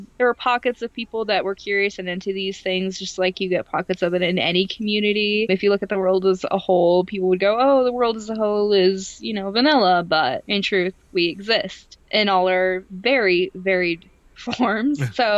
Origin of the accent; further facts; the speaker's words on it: the South, United States; As many of our listeners know, I grew up in the South. For the most part, my family is Southern, and coming out to my family as bisexual was terrifying because of this.